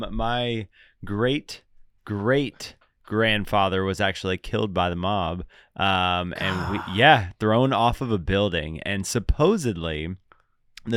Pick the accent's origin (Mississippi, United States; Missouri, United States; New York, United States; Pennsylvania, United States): New York, United States; now in Texas, United States; That's where my whole family's from. We're all from New York. And so my dad grew up in Long Island. And the only reason I'm in Texas is because my dad made the jump to move here right when he graduated high school.